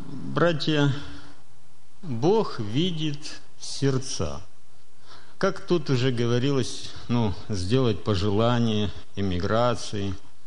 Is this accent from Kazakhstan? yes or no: yes; Almaty, Kazakhstan; я не представился, откуда я приехал. Я приехал из Алматы.